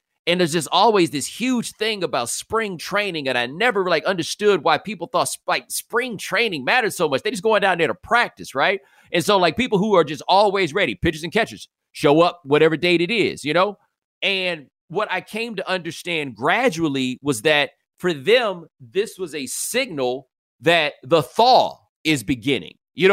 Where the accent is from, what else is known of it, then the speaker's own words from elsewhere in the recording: Sun Belt, United States; I grew up in the Sun Belt, okay? So springtime didn't really mean that much to us because it never really got that cold, right?